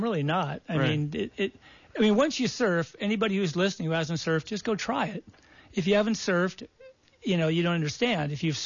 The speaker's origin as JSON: {"language": "English", "town": "Santa Monica", "region": "California", "country": "United States", "tie": "born or raised there", "said": "So when I was a kid, I grew up in Santa Monica, beach kid, body surf, swim, whole deal."}